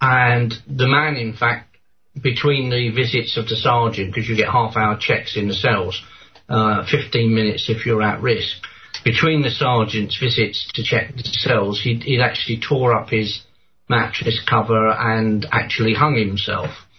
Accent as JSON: {"language": "English", "region": "England", "country": "United Kingdom", "tie": "born or raised there", "said": "as I was growing up in England, there was very, very little gun crime as I was growing up."}